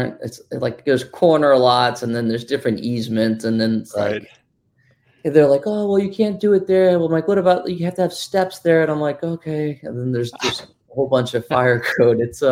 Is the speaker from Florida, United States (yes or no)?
yes; Port Charlotte, Florida, United States; born there; I was born in Port Charlotte, Florida.